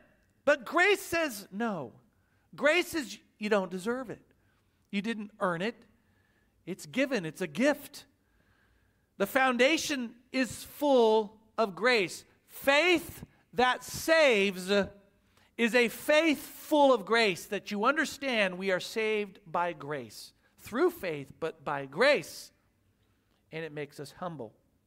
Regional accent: Oklahoma, United States; accent: Oklahoma; There's my Oklahoma accent

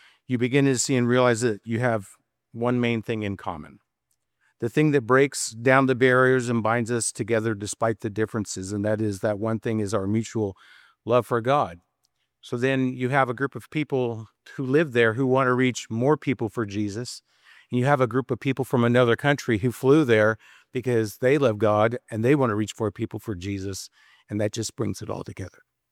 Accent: Mexico; I grew up in Mexico and saw what an English-speaking family could do there.

